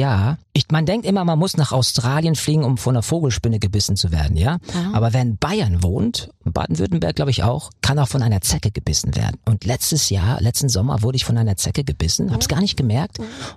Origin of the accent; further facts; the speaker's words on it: Ireland; Ich bin halt ein Ire, I'm an old white man.